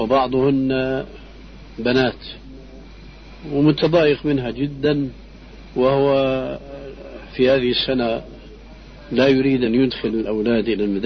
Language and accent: Arabic; Syria; والعامة يقولون عندنا في سوريا الفرس من الفارس